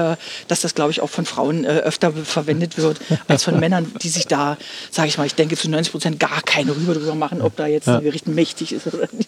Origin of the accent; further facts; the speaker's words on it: Stendal, Saxony-Anhalt, Germany; dass man in meiner Geburtsstadt auch mal sagt, Mensch, lass uns doch mal was über dich bringen. Du bist ja schließlich ein Stendaler Kind.